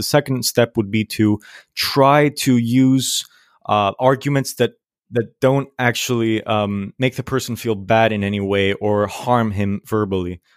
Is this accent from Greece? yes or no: yes; Greece; I am 17 years old. I am from Greece.